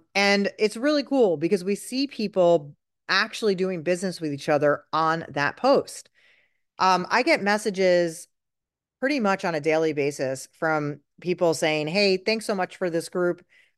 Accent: New York City, New York, United States; I grew up in New York City. There weren't a lot of Tupperware parties happening.

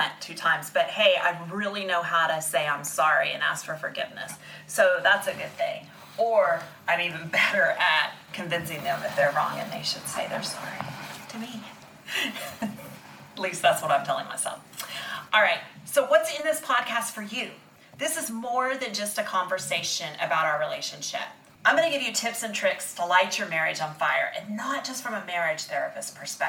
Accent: Oklahoma, United States; But growing up in Oklahoma, I was actually working a temp job one time

